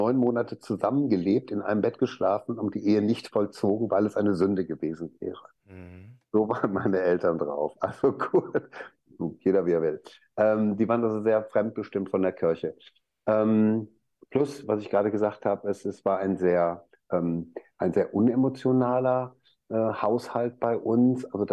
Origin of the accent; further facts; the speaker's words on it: Dortmund, North Rhine-Westphalia, Germany; Ich bin auch gerade in Dortmund, ich komme ja aus Dortmund, ich komme vom Ruhrpott und bin auch jetzt hier in Dortmund